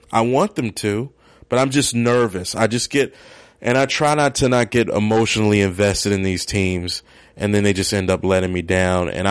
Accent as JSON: {"language": "English", "region": "Maryland", "country": "United States", "said": "And I'm not the biggest seafood guy, and I know I'm from Maryland."}